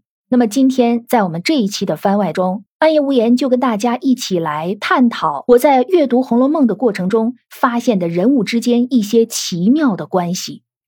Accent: North China, China; 我的祖籍呢就是福建，但是我实际上是一个土生土长的北方人。

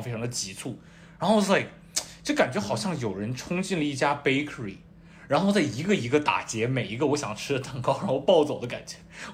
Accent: China; now in United States; 我作为一个从小生活在中国的孩子到了美国的时候，

